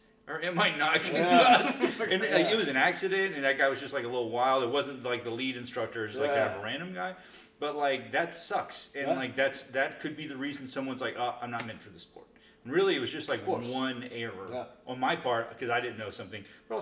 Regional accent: the South, United States; I'm from the South, she is, too.

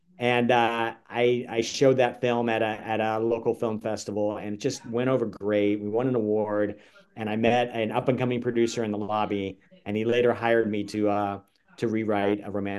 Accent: Orlando, Florida, United States; For me, I grew up in Orlando, Florida

